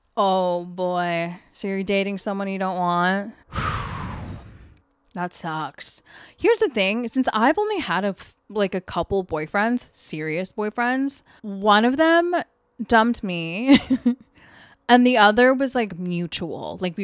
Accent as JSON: {"language": "English", "region": "Washington", "country": "United States", "tie": "born or raised there", "said": "I am born and raised in Washington. This is my home."}